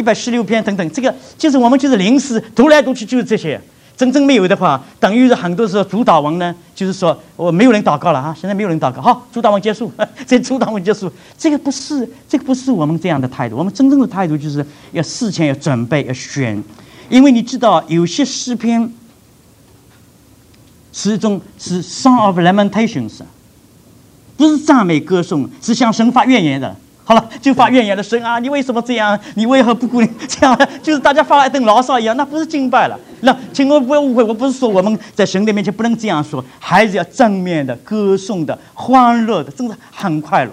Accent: China; 因为我觉得我是中国人的，我们中国时间就这样吗？

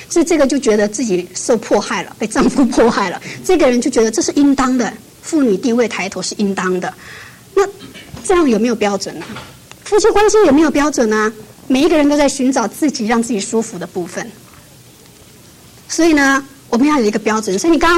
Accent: China; 因为我们中国人都觉得很中国人很骄傲

